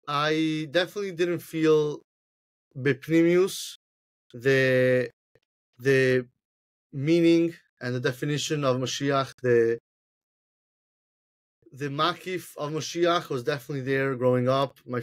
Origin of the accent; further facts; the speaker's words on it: Italy; English is a second language; growing up in Italy